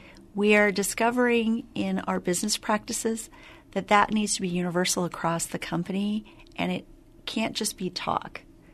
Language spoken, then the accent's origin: English; Pacific Northwest, United States; now in La Crosse, United States; because I come from the Pacific Northwest, I love the outdoors.